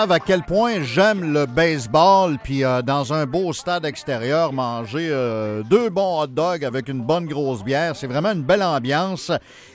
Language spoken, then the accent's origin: French; Gatineau, Quebec, Canada; un véritable stade chez nous à Gatineau?